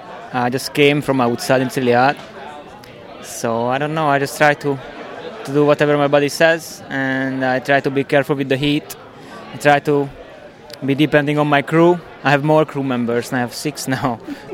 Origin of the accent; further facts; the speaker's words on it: Hungary; I'm from Hungary.